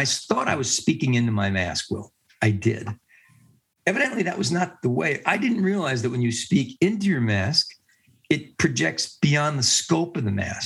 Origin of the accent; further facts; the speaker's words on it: New Jersey, United States; also born or lived in Staten Island; I was born in Staten Island, New York. I grew up there for about 6 months, and we moved to Jersey. I had a wonderful time over there in Jersey.